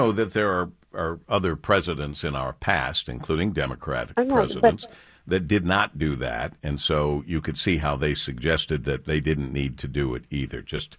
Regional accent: Monroe, Michigan, United States; that goes way back to when you and John had my hometown of Monroe, Michigan.

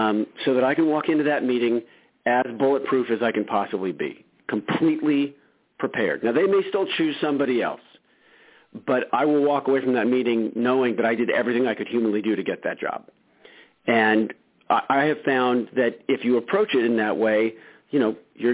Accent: United States; born there; On its most basic level, I was born in America. That's a huge advantage.

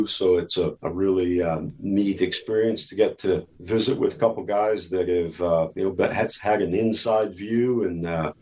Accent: Rapid City, South Dakota, United States; Originally, Rapid City, South Dakota.

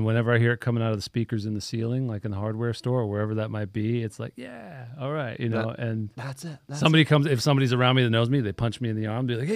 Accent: Hawaii, United States; I grew up in Hawaii, so he was playing a lot of gigs.

